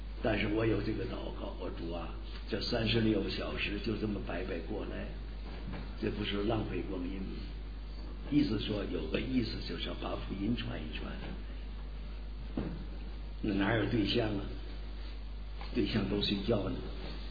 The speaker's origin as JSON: {"language": "Chinese", "region": "Beijing", "country": "China", "said": "我说那么我也是北京的，俩人不就近乎了。"}